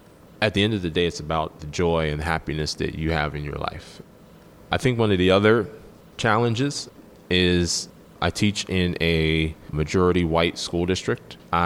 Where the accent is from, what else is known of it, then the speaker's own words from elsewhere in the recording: Braddock, Pennsylvania, United States; I am from Braddock, born and raised. I had a great childhood.